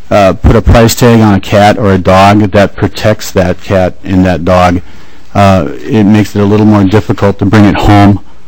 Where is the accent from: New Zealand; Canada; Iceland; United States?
United States; Minnesota; I'm from Sherburne County, one of the very regulated areas.